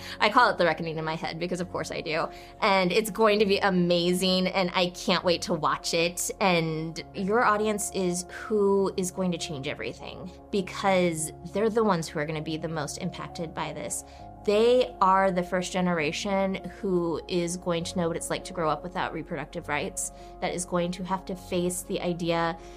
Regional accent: Alabama, United States; I could get charged with conspiracy in my home state of Alabama.

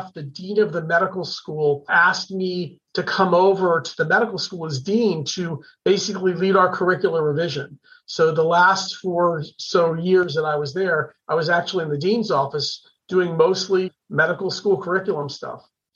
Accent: Maryland, United States; I'm from the Maryland suburbs and wanted to stay local for medical school.

